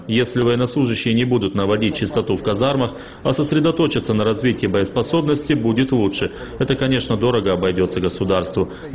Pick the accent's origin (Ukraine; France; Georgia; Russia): Georgia; Мы, грузины, патриоты в душе.